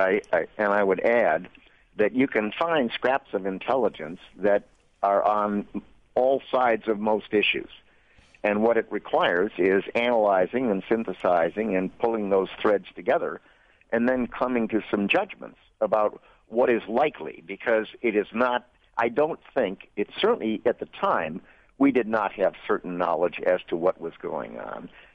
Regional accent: Chicago, Illinois, United States; I know that in the United States, we had in my hometown of Chicago and other cities like Detroit and Pittsburgh a great many people from Eastern Europe

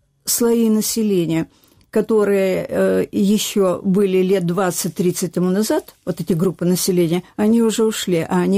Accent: Russia; moved away as an adult; now in Kyiv, Ukraine; Я очень давно приехала из России. Я приехала в Киев по распределению молодых специалистов.

